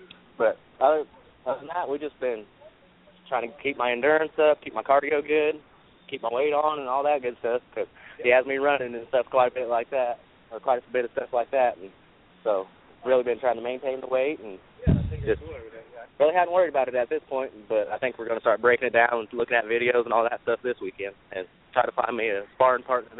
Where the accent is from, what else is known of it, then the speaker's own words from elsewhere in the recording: Weatherford, Oklahoma, United States; I was, I was born in Weatherford, Oklahoma. Lived here my whole life.